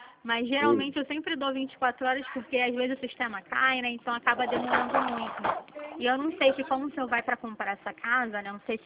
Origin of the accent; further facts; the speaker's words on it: Rio de Janeiro, Brazil; Eu sou de Jacarepaguá, mas o escritório é aqui no centro do Rio.